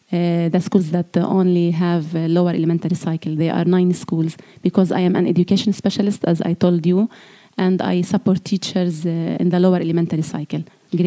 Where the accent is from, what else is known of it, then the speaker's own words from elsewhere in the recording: Rashidieh, South Governorate, Lebanon; As I am myself, I am Palestinian and from Rashidiya camp.